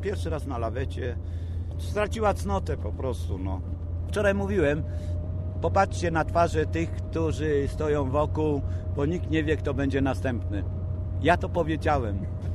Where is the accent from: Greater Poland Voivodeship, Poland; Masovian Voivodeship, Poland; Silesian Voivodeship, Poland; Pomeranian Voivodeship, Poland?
Greater Poland Voivodeship, Poland; Poznań; tak jak my poznaniacy.